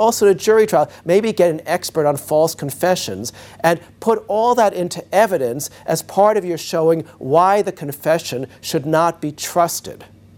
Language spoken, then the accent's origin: English; New York, United States; And in my home state of New York, we had a terrible case